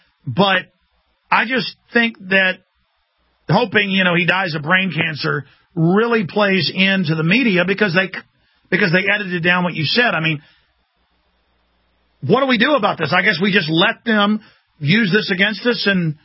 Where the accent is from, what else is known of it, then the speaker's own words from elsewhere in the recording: Dallas, Texas, United States; I mean, growing up in Dallas, if you wanted to go pick up women, it was church.